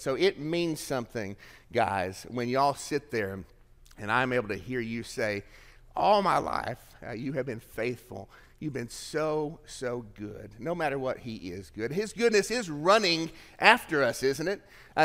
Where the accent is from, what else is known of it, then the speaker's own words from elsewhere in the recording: East Ridge, Tennessee, United States; also born or lived in Chattanooga; now in Gainesville, United States; I'm not from Gainesville, but I live here. If somebody declared I had to go do a registration or a census, I would have to go back to Chattanooga, where I was born, at Erlanger Hospital, or in East Ridge, where I grew up.